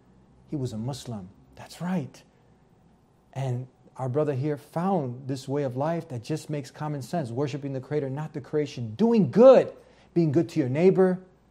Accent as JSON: {"language": "English", "country": "United States", "said": "I'm an American. I love my country."}